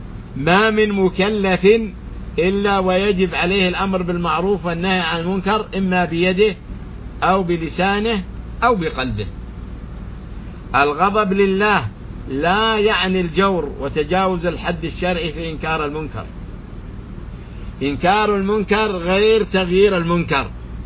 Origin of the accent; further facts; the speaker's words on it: Saudi Arabia; في بلادنا المملكة العربية السعودية